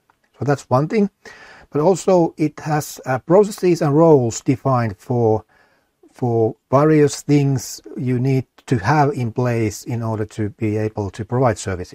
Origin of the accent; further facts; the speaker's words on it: Tampere, Pirkanmaa, Finland; English is a second language; Tampere, Finland, which is my hometown.